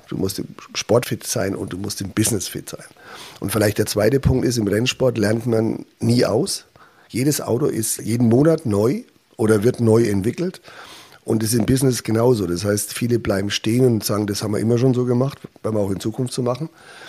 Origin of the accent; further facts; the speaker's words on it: Bavaria, Germany; Ich bin in Oberfranken aufgewachsen, an der Frankenwald-Bergrennstrecke.